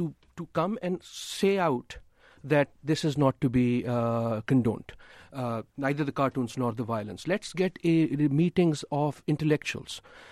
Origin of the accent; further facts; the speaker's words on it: Pakistan; As a Pakistani